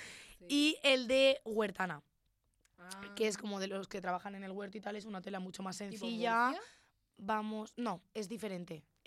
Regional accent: Xàtiva, Valencian Community, Spain; Yo soy de Valencia, concretamente de Sátiva

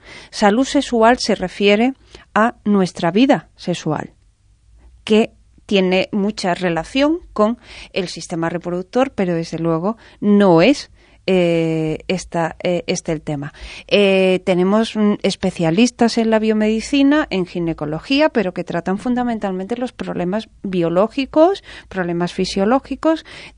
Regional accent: Extremadura, Spain; yo soy extremeña, la X no la he pronunciado nunca

